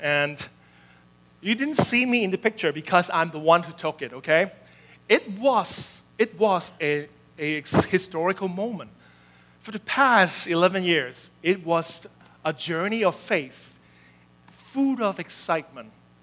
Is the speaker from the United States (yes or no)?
no; Hong Kong; I was born and raised in Hong Kong, and I am a typical honker.